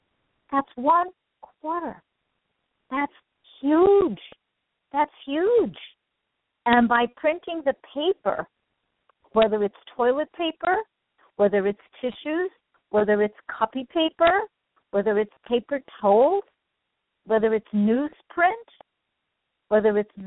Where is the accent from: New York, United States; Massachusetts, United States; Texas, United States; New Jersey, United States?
New York, United States; New York City; And I come from New York City, where when there aren't any trees in an area, it can be like being in a war zone, almost.